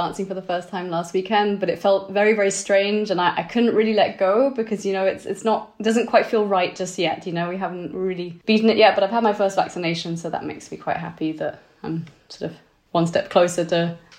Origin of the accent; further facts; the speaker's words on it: Switzerland; because I grew up in Switzerland and for me, snowboarding was everything.